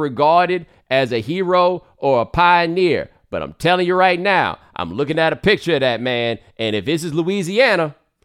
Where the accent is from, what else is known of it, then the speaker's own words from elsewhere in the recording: Cape Verde; now in United States; Like, everyone's like, you're black. No, I'm from Cape Verde, right?